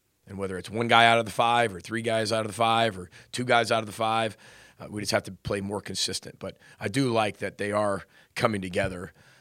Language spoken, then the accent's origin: English; Illinois, United States; You know, growing up near Chicago, you know, you pick one or the other.